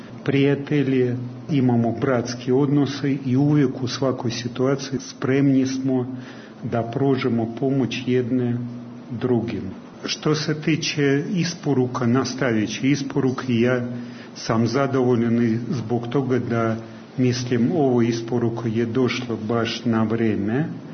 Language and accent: Serbian; Russia; Serbian is a second language; now in Serbia; kod nas u Rusiji, da prijatelj se poznaje u teškim vremenima